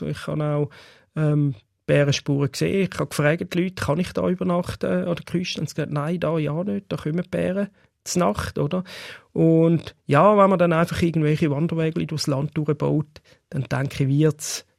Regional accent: Switzerland; accent: Swiss German; now in Japan; Ich rede Schweizerdeutsch und Japanisch ist für mich nach wie vor eine Fremdsprache.

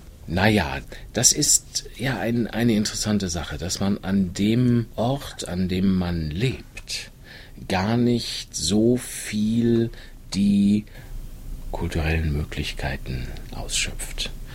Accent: Dortmund, North Rhine-Westphalia, Germany; moved away; Also aus dem Ruhrgebiet bin ich natürlich sehr lange weg. Ich bin da aufgewachsen und so auf eine etwas kokettierende Weise sehe ich das auch als meine Heimat an, nach wie vor. Aber ich bin jetzt 30 Jahre da weg.

